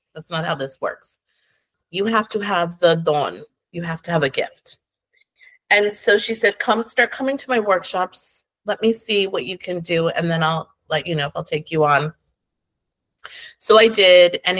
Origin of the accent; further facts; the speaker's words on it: New Mexico, United States; moved away; I live in Phoenix, Arizona. I'm originally from New Mexico, and I've lived in Arizona now for about 20 plus years. I came to school out here.